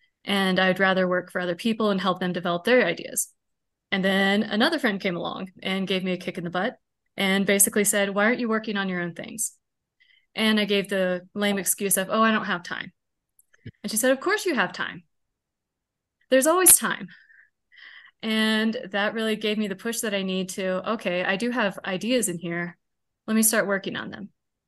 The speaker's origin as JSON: {"language": "English", "region": "Kansas", "country": "United States", "tie": "born or raised there", "moved": "as an adult", "said": "I grew up in Kansas, but we visited a lot. I always wanted to go back there."}